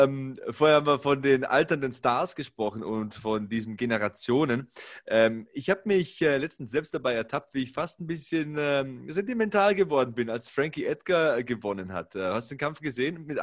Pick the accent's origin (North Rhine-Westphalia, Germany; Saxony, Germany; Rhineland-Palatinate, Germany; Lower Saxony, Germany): North Rhine-Westphalia, Germany; Oberhausen; Meine alte Heimat.